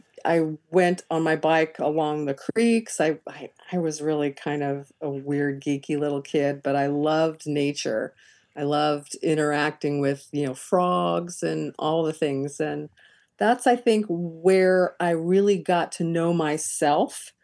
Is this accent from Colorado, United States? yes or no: yes; Colorado, United States; also born or lived in Kansas; So I was a bit of a loner. I came from Kansas. And most of my childhood, I grew up in Colorado, which is absolutely gorgeous.